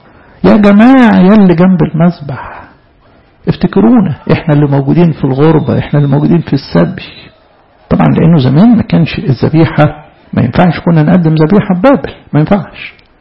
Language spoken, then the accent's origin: Arabic; Egypt; بلدنا مصر